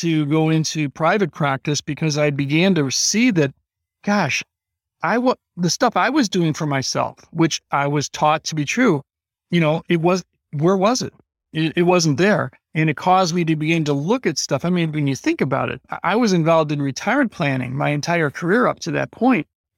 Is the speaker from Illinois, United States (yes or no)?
yes; Illinois, United States; In my office, I've got a little packet of corn seeds, because I'm from Illinois. This is the corn capital of the world, you know?